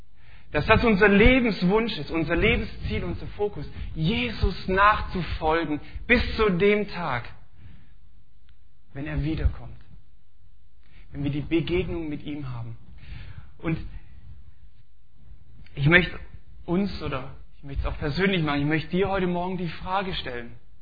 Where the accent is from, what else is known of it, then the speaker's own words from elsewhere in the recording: Stuttgart, Baden-Württemberg, Germany; accent: Swabian; now in Augustfehn, Germany; Und fast die gleiche Zeit sind wir auch hier in Augustfehn. Ursprünglich kommen wir aus der Region aus Stuttgart. Also man hört es vielleicht noch in manchen Wörtern, dass dann so dieser schwäbische Akzent durchkommt.